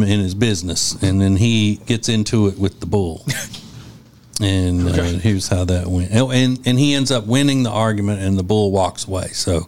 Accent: Winnfield, Louisiana, United States; Or if you're from my hometown of Winfield, Louisiana, Richard.

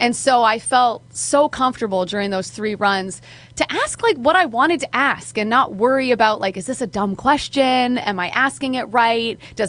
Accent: Canada; I'm Canadian, that's okay, the drinking age is 19.

